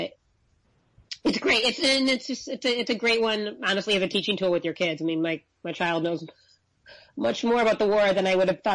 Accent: Chicago, Illinois, United States; I'm from Chicago. We took our parents for Christmas and we saw it in Chicago

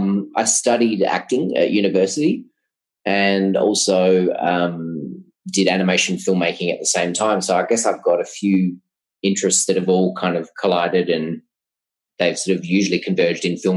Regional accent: Australia; And I think in Australia, obviously we're British heritage, so there's probably that influence.

